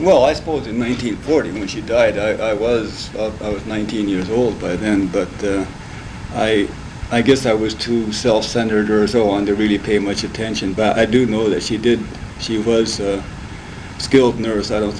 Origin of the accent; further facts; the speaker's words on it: Brantwood, Wisconsin, United States; born there; Okay, I was born in Brantwood, Wisconsin. Some say it was in the sauna, I'm not sure about that.